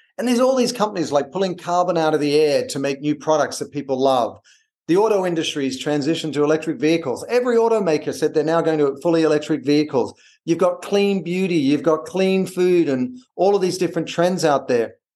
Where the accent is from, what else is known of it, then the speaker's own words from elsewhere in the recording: Australia; as an Australian